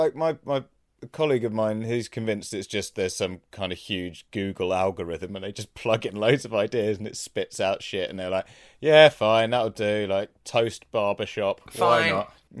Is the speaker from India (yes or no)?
no; England, United Kingdom; because, you know, we're from England.